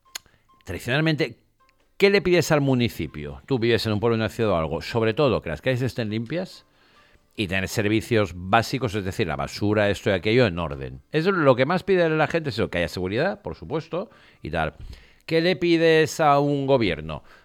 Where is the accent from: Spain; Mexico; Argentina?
Spain; Y con los chungos que somos los españoles